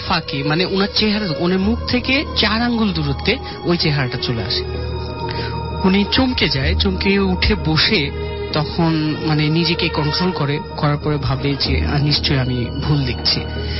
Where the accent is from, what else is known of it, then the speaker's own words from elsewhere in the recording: Rajshahi, Rajshahi Division, Bangladesh; now in Dhaka, Bangladesh; রাজশাহী থেকে। আমি এখন থাকছি মিরপুর একে, এখানে থাকি।